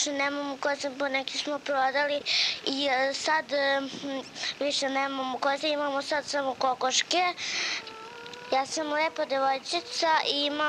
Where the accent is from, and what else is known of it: Rudnik, Šumadija, Serbia